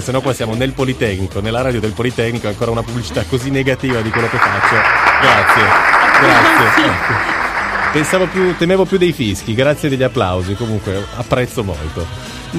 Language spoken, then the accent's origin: Italian; Turin, Piedmont, Italy; la percezione anche da torinese